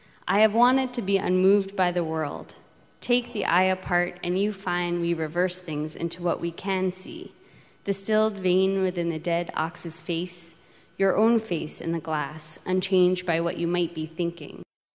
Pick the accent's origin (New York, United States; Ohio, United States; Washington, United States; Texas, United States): New York, United States; Manhattan; I grew up in Manhattan, and something that's so wonderful about the New York Public Library